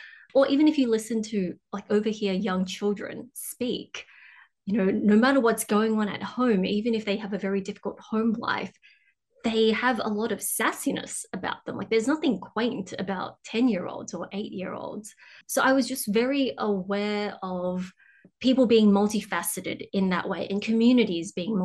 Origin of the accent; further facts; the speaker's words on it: Cabramatta, New South Wales, Australia; So, you know, growing up in Cabramatta, like coming from a family of refugees